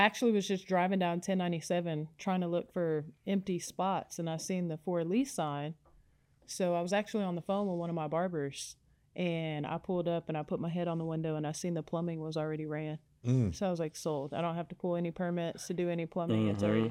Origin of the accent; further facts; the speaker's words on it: Houston, Texas, United States; now in Conroe, United States; Houston. But I've been in the Conroe, Montgomery area for like 15 years.